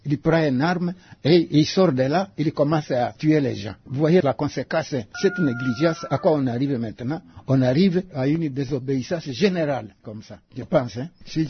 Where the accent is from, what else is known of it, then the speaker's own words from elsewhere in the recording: Kinshasa, DR Congo; Regardez, je viens de Kinshasa.